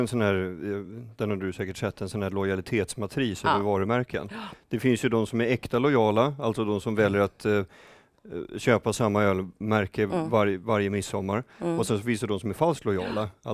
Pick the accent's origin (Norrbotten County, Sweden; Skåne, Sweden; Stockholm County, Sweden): Stockholm County, Sweden; Stockholm; Jag som är född och uppväxt i Stockholm, jag är ju van vid liksom grön, röd och blå linje.